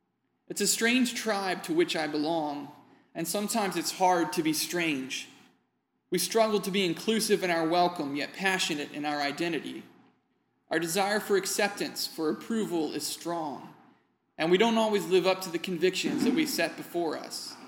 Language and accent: English; Virginia, United States; a Mennonite pastor named Mark Schlonegger, in a town 20 minutes east of where I grew up in Virginia